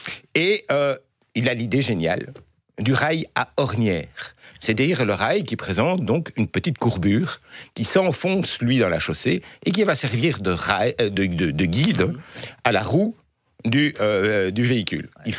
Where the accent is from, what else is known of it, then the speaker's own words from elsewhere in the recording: Brussels, Belgium; Et bon, ouais, on est bruxellois, hein, et donc on se méfie de toutes les nouveautés.